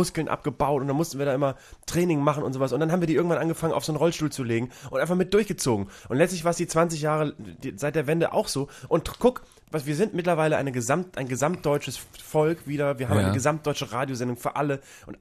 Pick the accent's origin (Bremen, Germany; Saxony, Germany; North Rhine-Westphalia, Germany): Bremen, Germany; weil ich komme aus Bremen